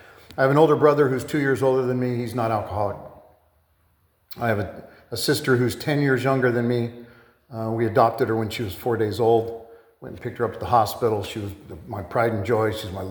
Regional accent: Downey, California, United States; born there; I was born in Downey, California, middle class family.

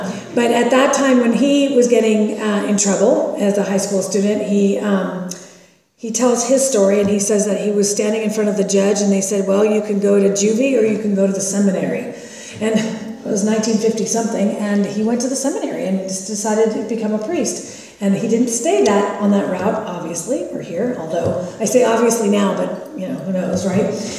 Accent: Los Angeles, California, United States; I'm the oldest of three, and I grew up down in La Crescenta area for a little bit, and then down in the South Bay area of Los Angeles.

